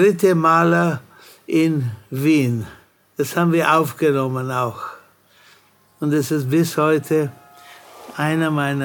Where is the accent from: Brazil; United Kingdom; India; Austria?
India; Mumbai, Maharashtra; Ich bin aufgewachsen in Bombay